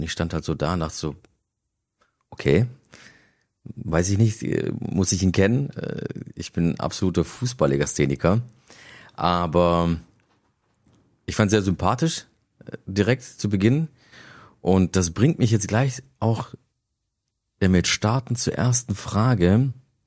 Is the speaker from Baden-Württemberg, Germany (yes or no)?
yes; Stuttgart, Baden-Württemberg, Germany; ich bin ja Stuttgarter.